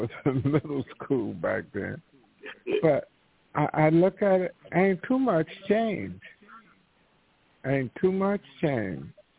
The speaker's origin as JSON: {"language": "English", "region": "the South", "country": "United States", "tie": "born or raised there", "said": "growing up in the South, the supposedly Bible Belt, I saw how people treated each other"}